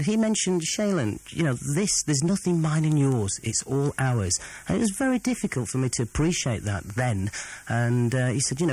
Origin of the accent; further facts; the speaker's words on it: Sheffield, Yorkshire and the Humber, United Kingdom; also born or lived in Uganda; Originally, we're from Uganda, East Africa. We left in 1966, and we've been in Sheffield ever since.